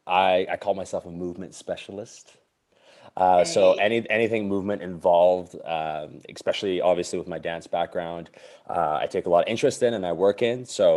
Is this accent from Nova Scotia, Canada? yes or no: no; Calgary, Alberta, Canada; born there; also born or lived in Hong Kong; now in Vancouver, Canada; So I moved to Vancouver. I'm from, well, actually I was born in Calgary. Then I moved to Hong Kong for 12 years.